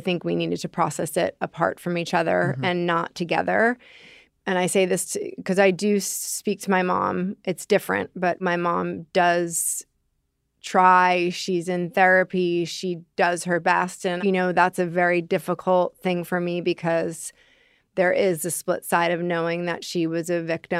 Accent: New York, United States; moved away as an adult; now in Marin, United States; I'm from New York. I moved to California, to Marin, but I wasn't handling things in a healthy way.

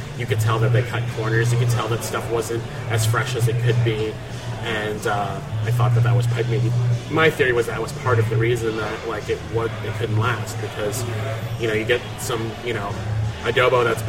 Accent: Midwest, United States; I'm Filipino, but I'm also from the Midwest. And I grew up with, you know, Philippine food, but I also grew up with, like, Midwestern, you know, diners

